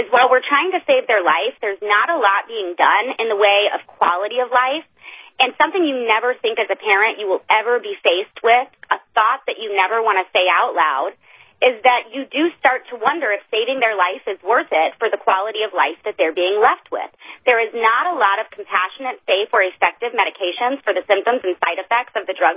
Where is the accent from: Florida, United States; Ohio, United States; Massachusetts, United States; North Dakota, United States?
Florida, United States; what's happening here in my home state of Florida